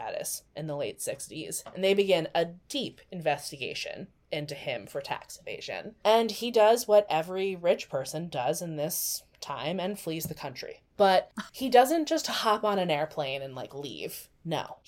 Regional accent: Los Angeles, California, United States; And like, I grew up in Los Angeles.

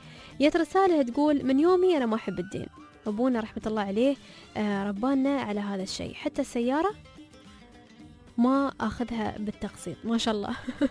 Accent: United Arab Emirates; هني عندنا في الإمارات

